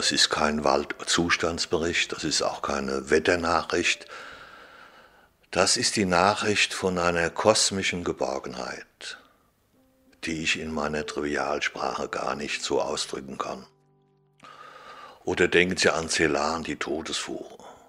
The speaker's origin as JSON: {"language": "German", "town": "Rüsselsheim", "region": "Hesse", "country": "Germany", "said": "mein bescheidener Main, und ich komme aus Rüsselsheim."}